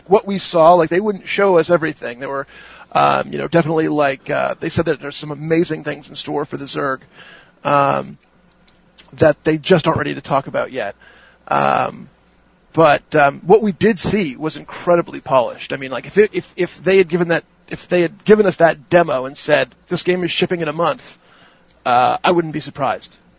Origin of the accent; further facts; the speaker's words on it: United States; as an American